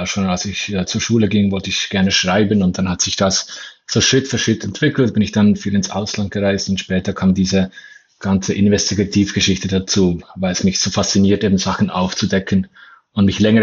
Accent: Bern, Switzerland; Also ich komme ja aus Bern, aus der Hauptstadtregion in der Schweiz

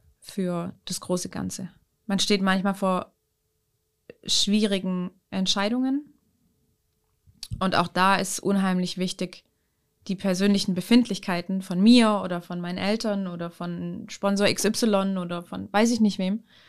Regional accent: Leinfelden, Baden-Württemberg, Germany; wir kommen ja von hier. Also ich bin in Leinfelden, nicht geboren, aber groß geworden.

